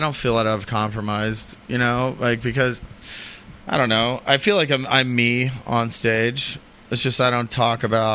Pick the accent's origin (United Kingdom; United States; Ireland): United States; Tulsa, Oklahoma; But I'm from Tulsa.